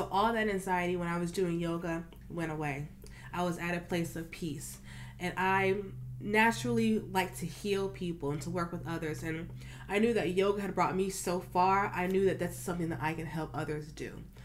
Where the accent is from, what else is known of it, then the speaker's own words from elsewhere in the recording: Virginia, United States; now in New York, United States; I'm from Virginia. That's the furthest I've ever lived.